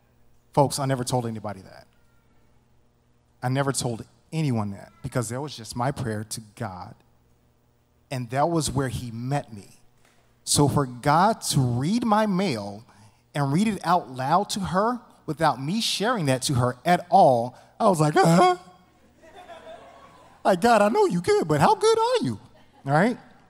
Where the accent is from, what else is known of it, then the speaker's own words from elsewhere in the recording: Tennessee, United States; accent: Memphis; And my Memphis accent just came out, healed, all right?